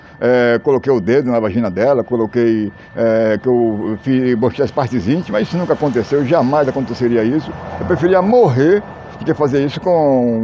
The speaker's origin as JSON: {"language": "Portuguese", "town": "Feira de Santana", "region": "Bahia", "country": "Brazil", "tie": "born or raised there", "said": "Eu moro em Feira há mais de 50 anos, nasci em Feira Santana. Fundei o bairro do Vietnã"}